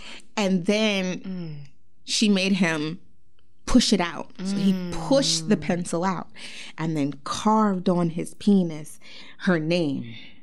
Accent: Long Island, New York, United States; And I do make it very clear that I'm from Long Island, New York. So he lived in my town, too.

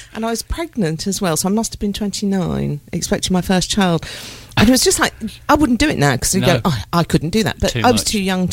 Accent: Solihull, West Midlands, United Kingdom; I was born in Solihull. Yeah. The nice part of the West Midlands.

